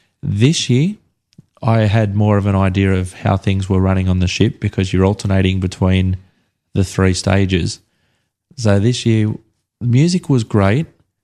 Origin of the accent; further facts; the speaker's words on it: Australia; And of course, for me being Australian, this is all a novelty.